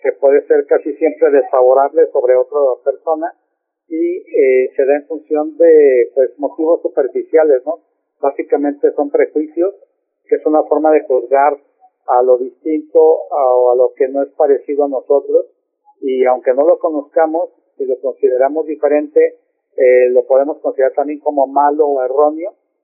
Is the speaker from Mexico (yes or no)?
yes; Mexico; todos somos mexicanos